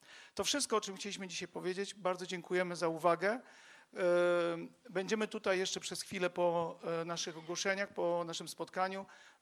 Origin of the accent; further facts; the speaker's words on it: Poznań, Greater Poland Voivodeship, Poland; podobnie jak Mariusz, jestem z Poznania.